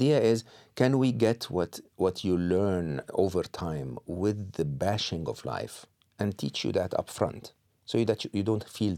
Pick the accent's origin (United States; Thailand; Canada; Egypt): Egypt; I'm born and raised in Egypt, public school, public university in Egypt.